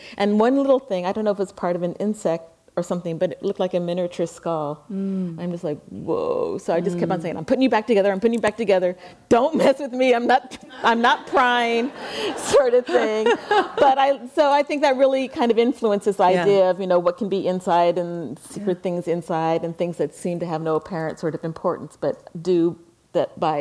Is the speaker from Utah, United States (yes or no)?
no; Laurel Canyon, California, United States; But coming as a girl born and raised in Laurel Canyon, which is very, you know, quasi-rural